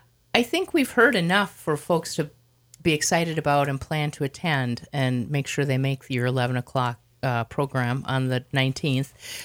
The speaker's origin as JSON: {"language": "English", "region": "Minnesota", "country": "United States", "said": "We're from Minnesota, and she was actually from Omaha, Nebraska, but she was a huge fan of mung beans."}